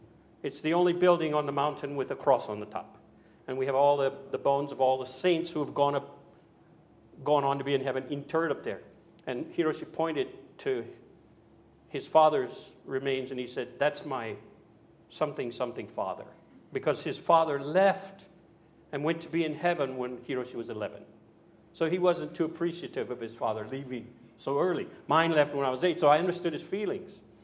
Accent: Louisiana, United States; I'm from Louisiana in America

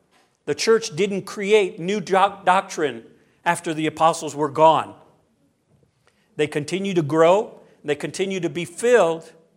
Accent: Southern United States, United States; I'm from the South, though, so.

